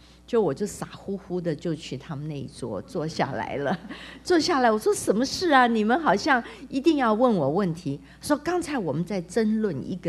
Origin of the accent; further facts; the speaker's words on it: China; 所以我们华人到了海外，一个一个的努力的结果